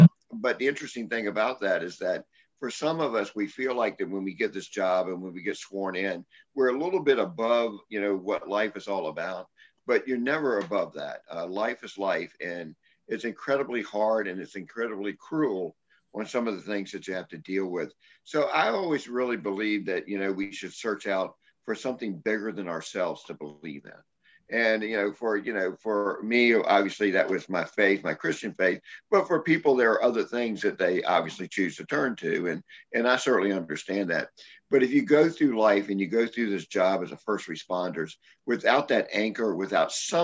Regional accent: Newport News, Virginia, United States; the current police chief of my hometown of Newport News

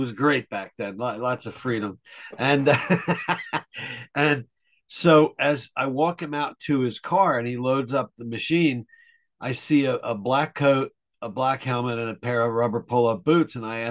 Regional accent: Long Island, New York, United States; When I was a little boy growing up in Long Island, at 4 years old, we had a guy that would come to our house

